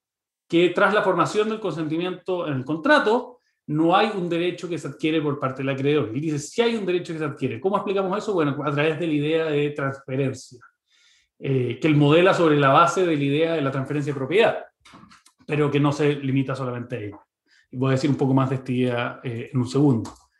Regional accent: Chile; los que, como los chilenos, crecimos aprendiendo de la teoría del negocio jurídico

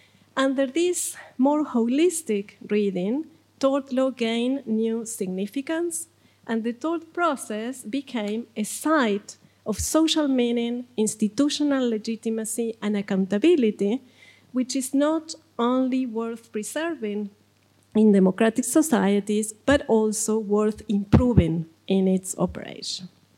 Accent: Argentina; At about that time, Argentina, my home country, became the first civil law jurisdiction in the world

